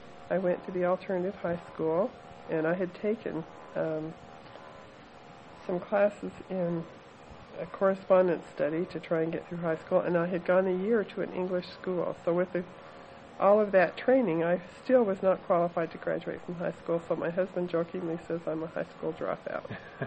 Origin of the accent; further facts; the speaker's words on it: Salt Lake City, Utah, United States; born there; I was born in Salt Lake City. I was the seventh of eight children. My family live mostly in northern Utah, but I do have two sisters in California.